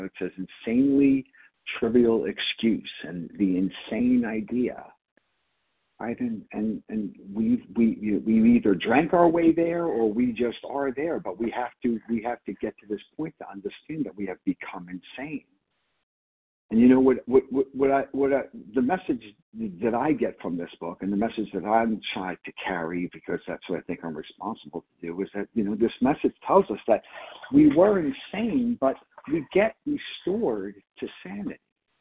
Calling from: Pennsylvania, United States; Pennsylvania.

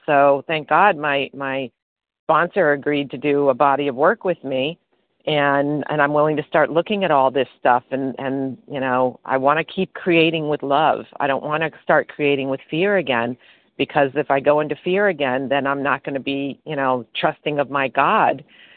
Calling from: Florida, United States; Oh, Florida.

